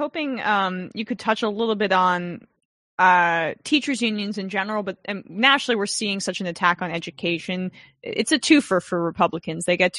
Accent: New Jersey, United States; I'm from Jersey too.

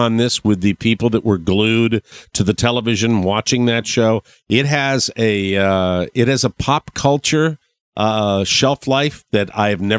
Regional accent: Florida, United States; I just saw it and it was my home state and I had to go with it.

